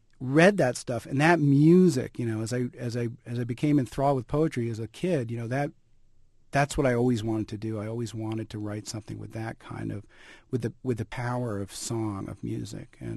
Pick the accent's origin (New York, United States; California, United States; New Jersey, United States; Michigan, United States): New York, United States; Brooklyn; So I grew up in Brooklyn Heights, which is, it's a genteel neighborhood above the piers, right across from the financial district in Brooklyn.